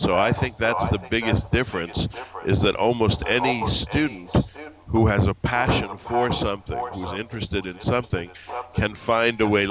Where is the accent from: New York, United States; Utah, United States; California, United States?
New York, United States; New York City; I grew up in New York City, so a lot of my education came from going to museums during school hours.